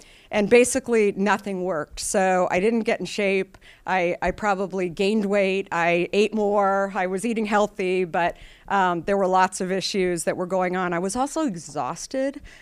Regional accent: Arizona, United States; Again, I grew up in Arizona. I should have been drinking a ton of water, and I wasn't.

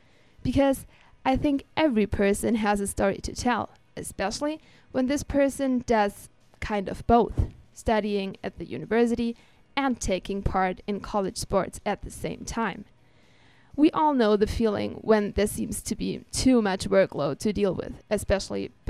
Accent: Germany; English is a second language; now in United States; I'm actually from Germany and I'm here at Dominican just for this fall semester.

